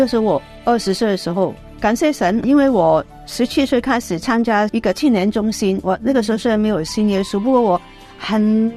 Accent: Hong Kong; 因为我自己从小在香港嘛，所以从小就是幼稚园小学中学都在天主教基督教

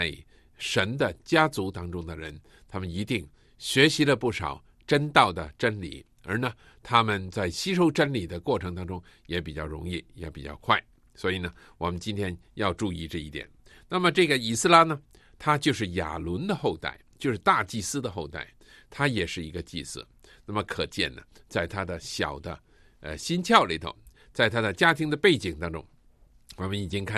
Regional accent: China; 我们中国人说三岁定八十

